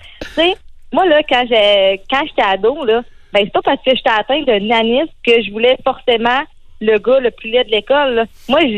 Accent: Quebec, Canada; Ben, c'est ça, je viens de l'Abitibi.

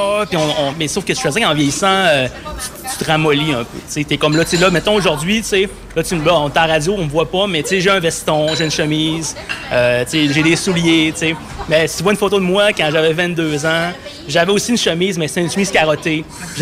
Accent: Alma, Quebec, Canada; Ouais, ben moi, je viens d'Alma, dans le fond. Comme j'ai étudié au cégep d'Alma, en sciences humaines, pas de maths.

